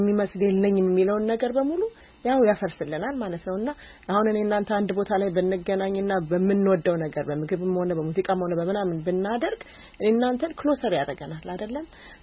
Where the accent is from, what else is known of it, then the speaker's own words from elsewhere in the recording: New York, United States; እኔ ኒውዮርክ ሀገር ነው ያደኩት።